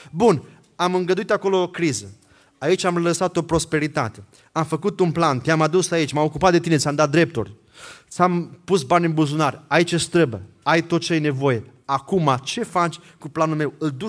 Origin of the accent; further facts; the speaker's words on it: Romania; moved away; Eu știu de unde am venit. Eu am venit din România, de la sat. Și eu am crescut la coada vacii. Am crescut la țară.